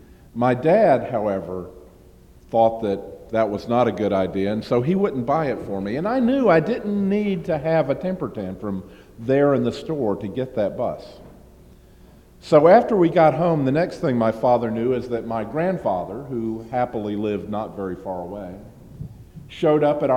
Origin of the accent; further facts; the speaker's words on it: Georgia, United States; One, of course, is that I'm from Georgia and not from Kentucky.